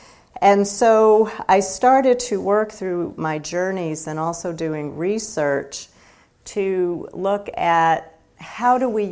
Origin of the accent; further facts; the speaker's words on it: Brooklyn, New York, United States; growing up in Brooklyn, I gave my poor parents a really hard time